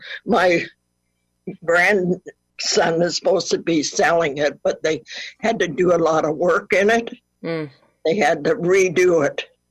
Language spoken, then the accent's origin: English; Guelph, Ontario, Canada; Always lived in Guelph.